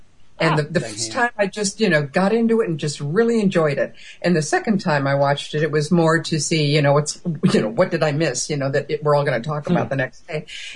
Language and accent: English; United States; Hey, I'm American. We pronounce it Clara here.